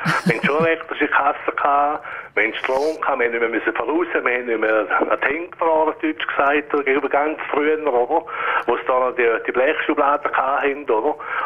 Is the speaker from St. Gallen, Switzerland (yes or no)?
yes; St. Gallen, Switzerland; ich bin natürlich in St. Gallen schon aufgewachsen